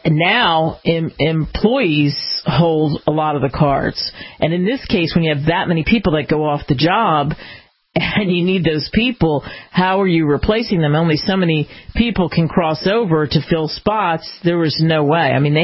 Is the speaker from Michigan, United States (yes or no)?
yes; Detroit, Michigan, United States; he's apparently was in Detroit, my hometown, and he was promoting electric cars.